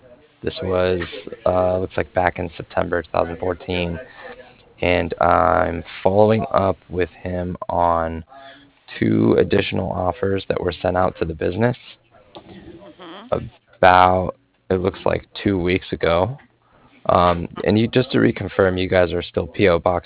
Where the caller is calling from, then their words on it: Cardiff, Wales, United Kingdom; And I'm calling from Cardiff, and that's C-A-R-D-I-F-F, like Frank.